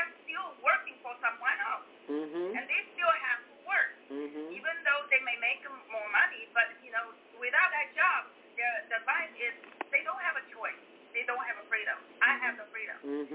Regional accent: China; English is a second language; I come from China to broaden my horizon

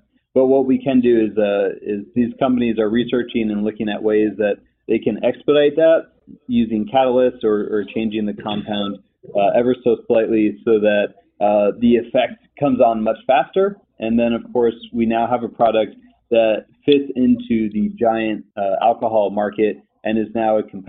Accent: Florida, United States; My home state of Florida is considering a recreational bill.

